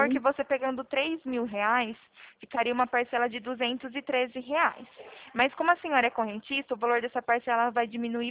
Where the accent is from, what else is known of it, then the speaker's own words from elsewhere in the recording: Araras, São Paulo, Brazil; Eu sou daqui de Araras, né?